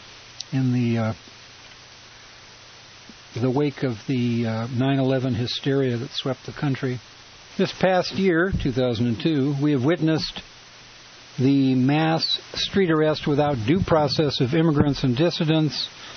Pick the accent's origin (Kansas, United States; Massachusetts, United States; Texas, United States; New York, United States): Massachusetts, United States; Brockton; also born or lived in Plymouth; Although I grew up in Massachusetts, in Brockton and Plymouth, I had never been told the story of these labor heroes who walked the same streets that I did